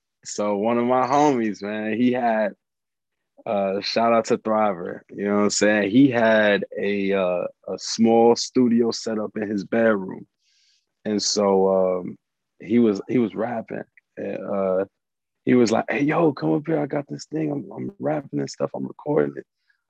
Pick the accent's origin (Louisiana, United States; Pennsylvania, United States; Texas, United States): Texas, United States; Acres Homes; especially because I'm coming from Acres Homes, but I wasn't like in the streets like a lot of the people around me were.